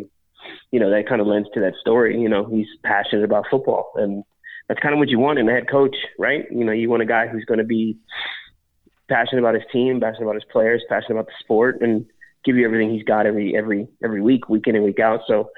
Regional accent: Pennsylvania, United States; I grew up in Pennsylvania, so like this is an excuse for me to break out my Tims and Yankee fitted

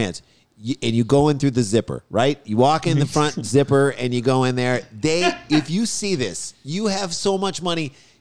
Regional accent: St. Louis, Missouri, United States; We grew up in St. Louis, Missouri.

